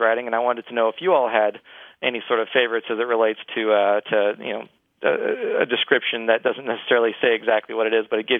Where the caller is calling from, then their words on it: Dallas, Texas, United States; I'm calling from Dallas.